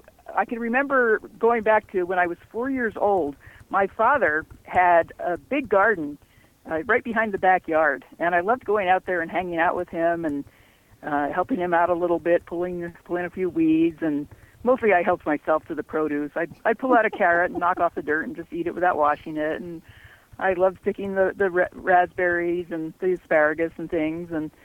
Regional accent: Kalispell, Montana, United States; I grew up here in Kalispell from the time I was an infant on. And I attended the University of Montana

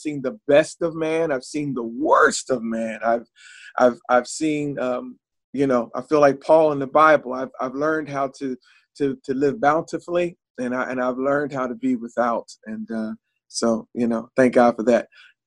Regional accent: New Jersey, United States; I'm from South Jersey.

